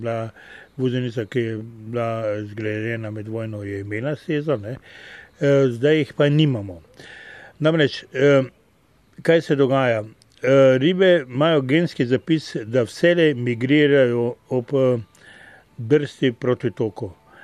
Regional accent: Maribor, Drava, Slovenia; In tako v svoje rane mladosti se spomnim, da smo hodili vsi iz Maribora na ribe loviti na Koroško

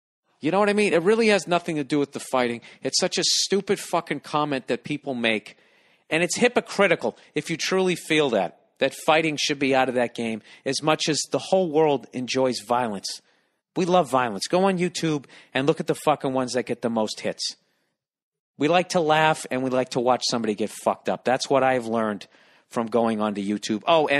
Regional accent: United States; you should have realized that I was from America, and I have a different fucking DVD system than you do.

